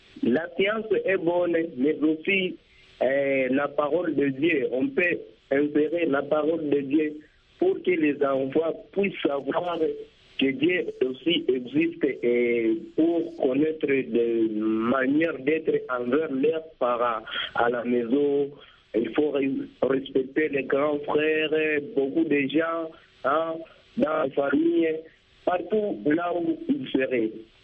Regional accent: DR Congo; chez nous en RDC

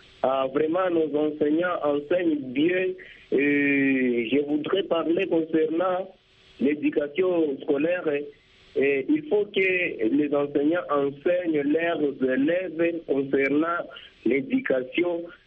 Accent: DR Congo; chez nous en RDC

